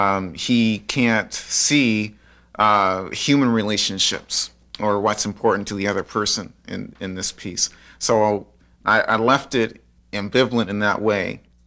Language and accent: English; Halifax, Nova Scotia, Canada; also born or lived in Windsor Plains, Canada; My own background's from a black community in Windsor Plains, Nova Scotia. That's where I was born. I grew up in Halifax in the black community here in the North End.